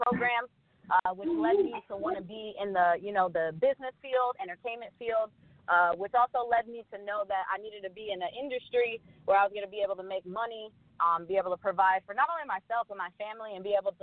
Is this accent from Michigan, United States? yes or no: no; Queens, New York, United States; now in Orlando, United States; I am, of course, in the USA as well. And I reside. Well, let me put it this way. I'm from Queens, New York, but I reside in Orlando, Florida, currently.